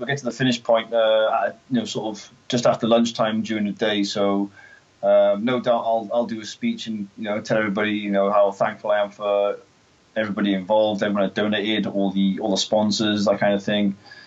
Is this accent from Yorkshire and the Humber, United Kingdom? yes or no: no; Aberystwyth, Wales, United Kingdom; And also local businesses in Aberystwyth, which is my hometown, along with Damon's.